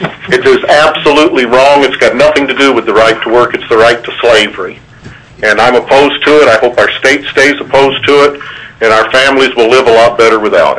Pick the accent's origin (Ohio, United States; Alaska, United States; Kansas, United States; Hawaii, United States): Alaska, United States; Kenai; I'm from Kenai, Alaska.